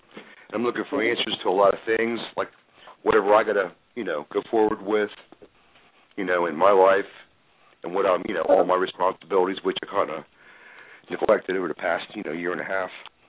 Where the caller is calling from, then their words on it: Hershey, Pennsylvania, United States; I'm calling from, Hershey, Pennsylvania.